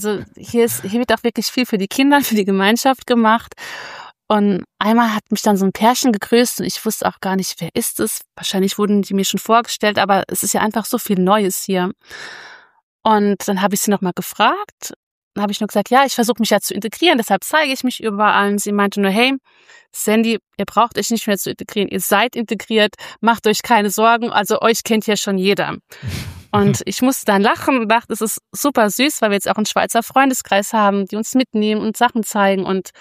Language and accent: German; Rhineland-Palatinate, Germany; now in Switzerland; Und ich kann ja bis heute kein richtig sauberes Hochdeutsch. Das ist ja für mich diese Umstellung. Ich glaube, als Pfälzer hast du einfach den Vorteil, dass du es hier schneller verstehst.